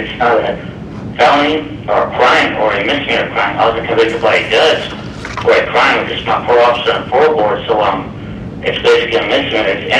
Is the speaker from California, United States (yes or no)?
no; Phoenix, Arizona, United States; I stand on 20th Street in Indian School. I'm from the East Phoenix area.